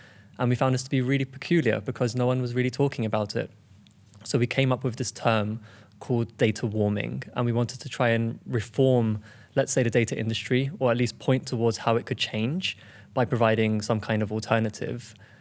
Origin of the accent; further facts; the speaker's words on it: London, United Kingdom; now in Denmark; I'm originally from London. I've been living in Denmark and various other European countries over the past few years.